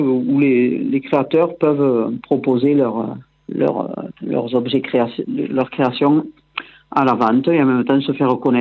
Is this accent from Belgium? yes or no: yes; Bioul, Wallonia, Belgium; Et nous sommes de Bioul.